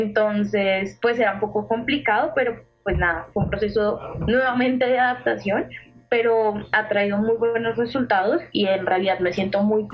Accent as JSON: {"language": "Spanish", "town": "Ibagué", "region": "Tolima", "country": "Colombia", "tie": "born or raised there", "also_born_or_lived": "Bogotá / Villavicencio / Granada", "said": "yo nací aquí en Bogotá, viví un año aquí en Bogotá con mis papás. Al cumplir el año nos fuimos a vivir a Villavicencio, luego viví en Granada Meta, y de Granada Meta me fui a vivir a Ibagué, y en Ibagué viví creo que unos 5 o 7 años"}